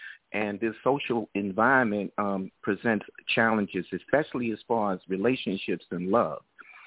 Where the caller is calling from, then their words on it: New York City, New York, United States; I'm calling from New York City.